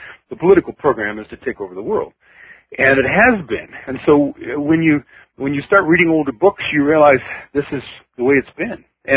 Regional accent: United States; although since I grew up in America, it took me, you know, about 30 years to realize that it was, you know, something, you know, unique and to be proud of.

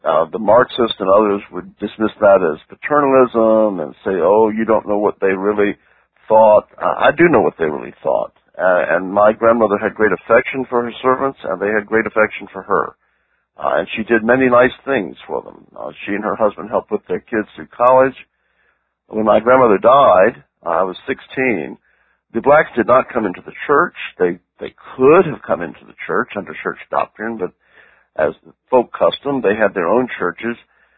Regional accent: the South, United States; As a Southerner, I can criticize the South, as I said at the NPI meeting.

